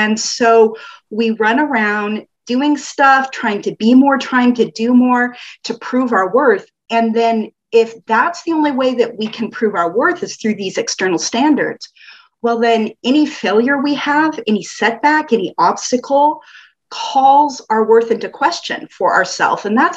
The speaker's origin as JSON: {"language": "English", "region": "Oregon", "country": "United States", "tie": "born or raised there", "said": "So first of all, I had the pleasure of growing up in Oregon in a big extended family."}